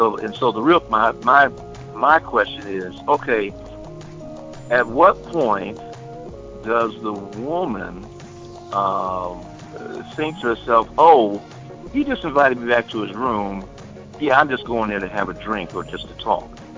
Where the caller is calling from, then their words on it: Temple Hills, Maryland, United States; from Temple Hills.